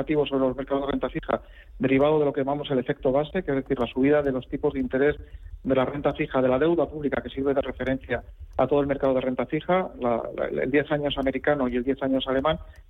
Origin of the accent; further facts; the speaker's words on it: Salamanca, Castile and León, Spain; yo también soy de Salamanca